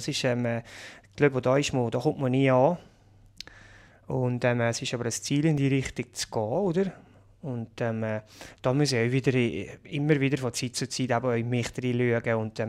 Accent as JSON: {"language": "German", "region": "Valais", "country": "Switzerland", "tie": "born or raised there", "said": "Und ich dachte, hey, wo bist du eigentlich hier aufgewachsen? In so einer wunderschönen Gegend, mit einigermaßen noch Takter, Natur, Berge, Pflanzen."}